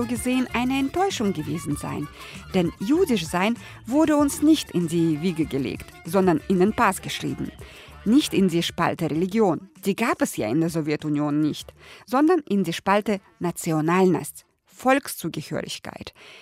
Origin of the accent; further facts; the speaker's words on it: Uzbekistan; first language Russian; German is a second language; now in Germany; Ukraine, Belarus, Moldau, Georgien und Usbekistan, wie ich. Russisch ist an uns nur unsere Muttersprache und die Mentalität.